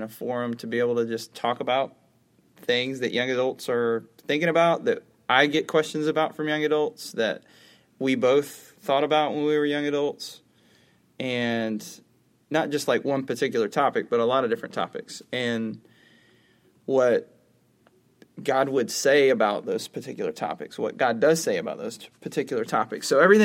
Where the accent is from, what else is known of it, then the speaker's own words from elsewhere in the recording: Georgia, United States; born there; I was born in Cobb County, Georgia.